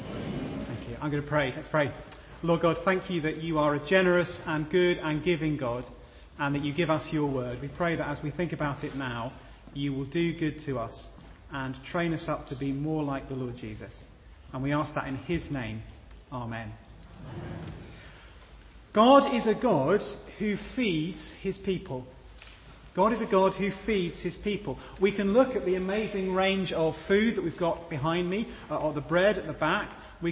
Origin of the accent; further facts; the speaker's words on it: London, United Kingdom; I grew up in North London